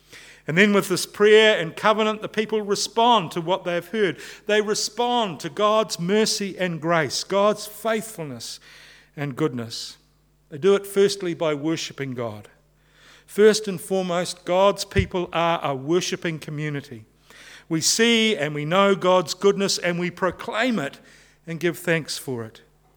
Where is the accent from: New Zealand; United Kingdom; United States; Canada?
New Zealand; Auckland; But I grew up in West Auckland. And growing up in West Auckland in the 1970s